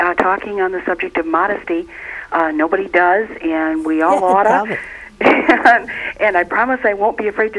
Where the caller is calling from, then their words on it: Flint, Michigan, United States; I'm calling from Flint, Michigan.